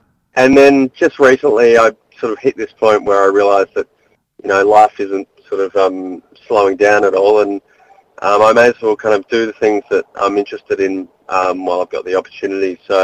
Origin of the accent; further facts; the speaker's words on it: Adelaide, South Australia, Australia; now in Melbourne, Australia; I'm originally from Adelaide, and I studied studio arts in Adelaide and then came over to RMIT in Melbourne